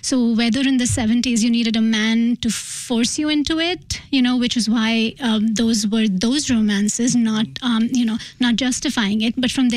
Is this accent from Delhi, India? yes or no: no; Mumbai, Maharashtra, India; So here I was, this young girl growing up in Mumbai who didn't think everything I was being told was the truth.